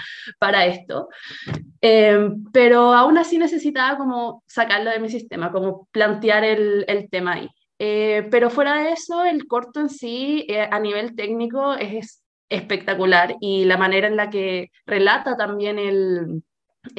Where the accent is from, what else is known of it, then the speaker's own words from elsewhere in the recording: Chile; porque como chilena y habiendo visto como a todo al equipo tan entusiasmado